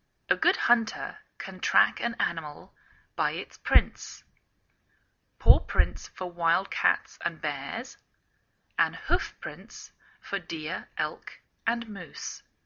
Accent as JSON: {"language": "English", "region": "England", "country": "United Kingdom", "lives_now": "United States"}